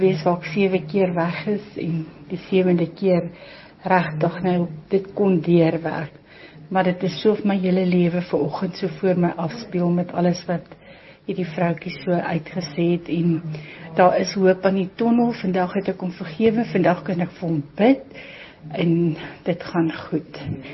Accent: Rustenburg, North West, South Africa; van Rustenburg, ek is nou 32 jaar getrouwd

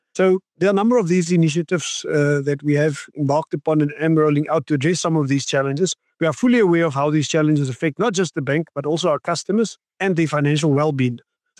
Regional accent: Gobabis, Omaheke, Namibia; I'm proudly Namibian. I hail from the East, Gobabis to be specific.

